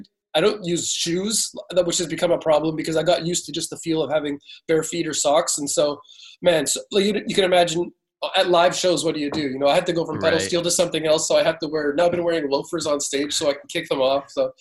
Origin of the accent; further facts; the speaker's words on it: British Columbia, Canada; I'm initially from British Columbia.